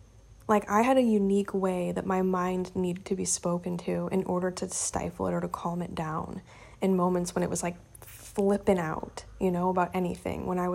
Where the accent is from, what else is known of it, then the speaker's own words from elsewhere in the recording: Indiana, United States; Like, I'd never left my hometown in Indiana.